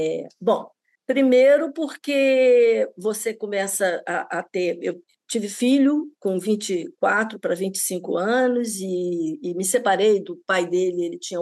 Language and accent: Portuguese; Rio de Janeiro, Brazil; eu morava num conjunto habitacional aqui no subúrbio do Rio, onde eu nasci, inclusive